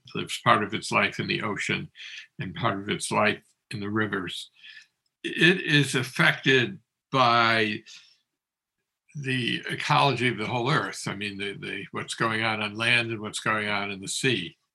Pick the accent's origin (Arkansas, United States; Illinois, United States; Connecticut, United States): Connecticut, United States; Hartford; I grew up in Hartford, but my family was from Boston, and I knew nothing about salmon.